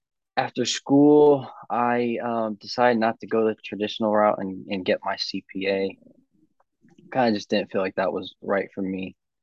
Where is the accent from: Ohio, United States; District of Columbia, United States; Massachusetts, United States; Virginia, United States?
Ohio, United States; Akron; I'm from Akron, Ohio. I went to St. Vincent Elementary School, St. Vincent Seminary High School, you know, kind of from around the Akron area.